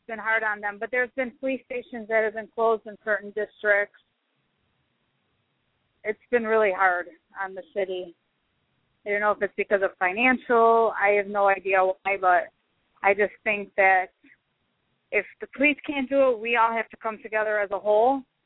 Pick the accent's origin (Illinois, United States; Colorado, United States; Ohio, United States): Illinois, United States; Chicago; because I am born and raised in Chicago, and I know that when Daley was in office, it wasn't quite as bad.